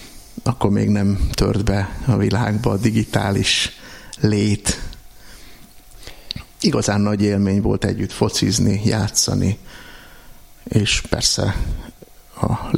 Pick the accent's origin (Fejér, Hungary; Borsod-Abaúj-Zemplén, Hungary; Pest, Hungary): Pest, Hungary; Felsőgöd; Felsőgödön.